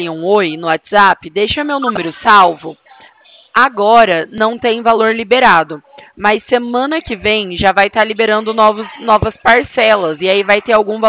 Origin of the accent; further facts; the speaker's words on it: Presidente Prudente, São Paulo, Brazil; Presidente Prudente.